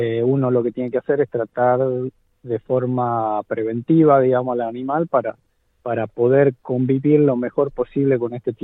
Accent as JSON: {"language": "Spanish", "country": "Argentina", "said": "A diferencia de lo que yo veo, por ejemplo, en mi país, en Argentina"}